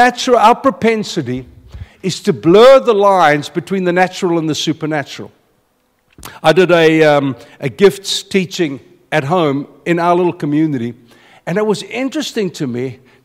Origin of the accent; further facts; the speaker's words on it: South Africa; I mean, I come from South Africa.